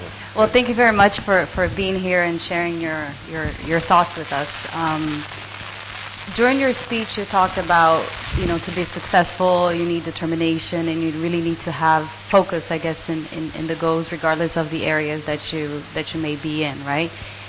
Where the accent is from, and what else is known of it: Brazil; English is a second language